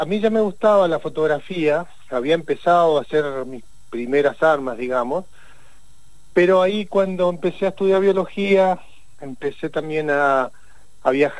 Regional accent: Zapala, Neuquén, Argentina; moved away as an adult; also born or lived in La Plata; yo nací en Zapala, en provincia de Neuquén, claro, que no conoce. Y después del secundario que hice también en Zapala, me fui a estudiar a la ciudad de La Plata.

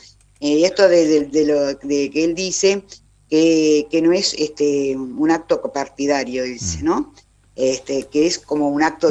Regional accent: Argentina; nos cuide como argentino

